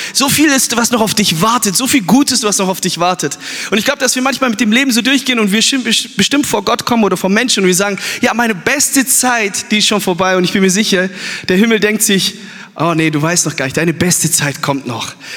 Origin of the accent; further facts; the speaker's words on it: Germany; ich komme aus Deutschland oder wir kommen aus Deutschland. Ich bin zumindest in Deutschland aufgewachsen. Meine Eltern kommen aus Äthiopien.